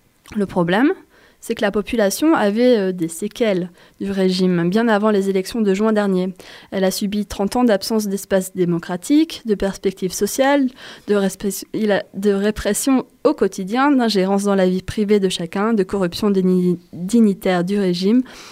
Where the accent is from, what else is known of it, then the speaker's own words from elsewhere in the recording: France; comme chez nous en France